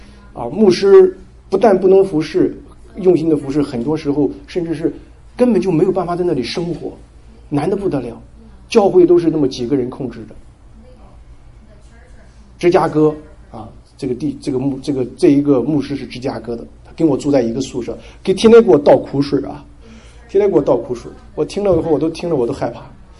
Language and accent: Chinese; Singapore; moved away as an adult; 我读神学院的时候，我从新加坡来哈，来到北美读神学院。